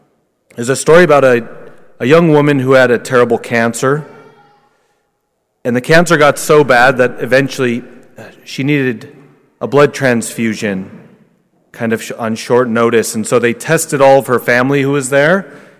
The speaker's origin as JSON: {"language": "English", "region": "Wyoming", "country": "United States", "tie": "born or raised there", "said": "Now, even though I was born and raised in Wyoming, I don't really know anything about sheep."}